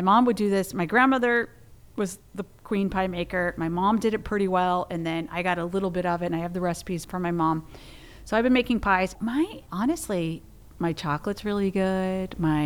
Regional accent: the South, United States; Growing up in the South, do you know what your green bean casserole looks like?

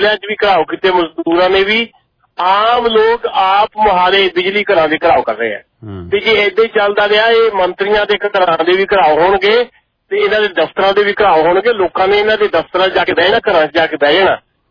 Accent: Punjab, India; ਆਪਣੇ ਹਲਕੇ ਚ ਸਾਡਾ ਬੰਗਾ ਹਲਕਾ ਪੈਂਦਾ ਸੀ, ਅੱਜ ਕੱਲ ਸਾਡੇ ਪਿੰਡ ਨੂੰ ਫਲੋਰ ਨਾਲ ਜੋੜਤਾ।

